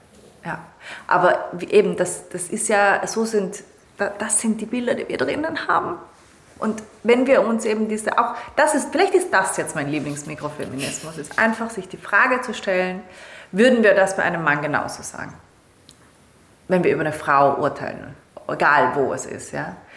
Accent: Italy; ich bin ja in Italien groß geworden

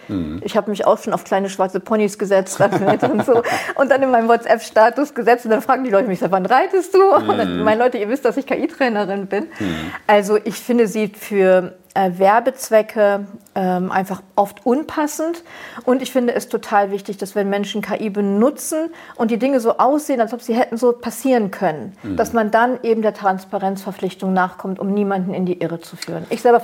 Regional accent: Nordhorn, Lower Saxony, Germany; Ich bin in Nordhorn geboren und aufgewachsen und ein typisches Arbeiterkind.

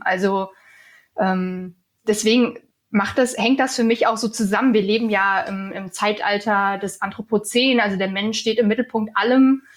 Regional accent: East Germany, Germany; dieses Vorurteil habe ich als Ossi im Westen auch sehr zu spüren bekommen

